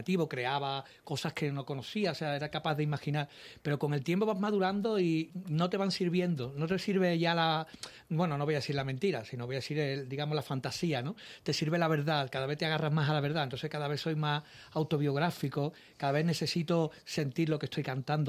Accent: Seville, Andalusia, Spain; Yo soy de Sevilla, pero mi abuela era gaditana.

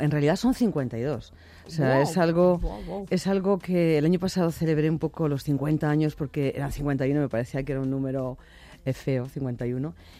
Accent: Salamanca, Castile and León, Spain; realmente me encanta mi tierra, es algo que se plasma en todas las colecciones que hago, en todo mi diseño, esa sobriedad, esa elegancia que tiene Castilla y León, que tiene Salamanca, pues la llevo conmigo.

